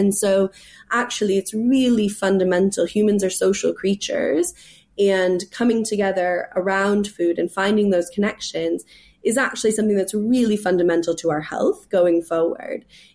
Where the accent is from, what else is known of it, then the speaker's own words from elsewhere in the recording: California, United States; moved away as an adult; when I first left university, I moved to New York City, and I'm from California